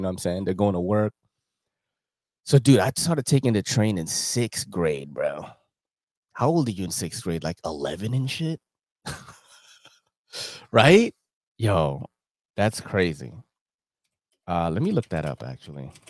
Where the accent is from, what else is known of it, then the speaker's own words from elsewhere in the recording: New York, United States; Like from when I was growing up in New York, when I used to go to school in Sunnyside.